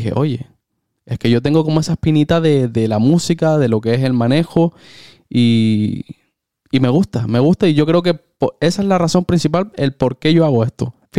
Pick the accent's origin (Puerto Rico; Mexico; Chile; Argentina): Chile; yo soy chileno y mi padre era músico.